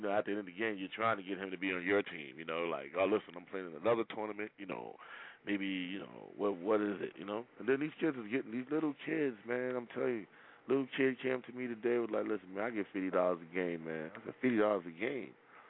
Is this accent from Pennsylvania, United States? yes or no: no; Harlem, New York, United States; I grew up in Harlem. I grew up on them streets, man. I know a lot of people, man. I grew up in the hood